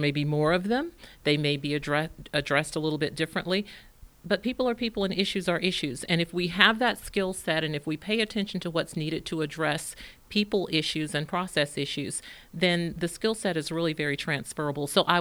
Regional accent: Texarkana, United States; now in Plano, United States; as I was thinking about coming here from Texarkana, which is my hometown and where I began my career

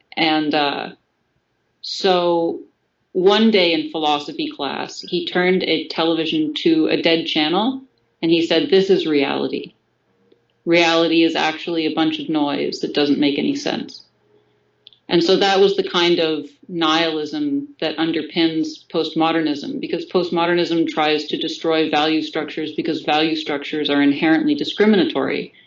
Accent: Canada; Well, see, I'm actually from Canada, so I don't have an experience of Common Core.

